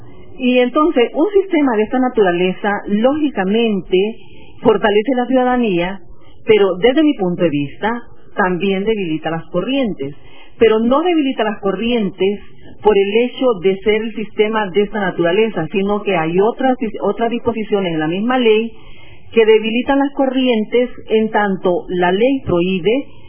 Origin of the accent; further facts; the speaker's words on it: Honduras; nosotros, por ejemplo, como pueblo hondureño, hemos estado acostumbrados a votar por el partido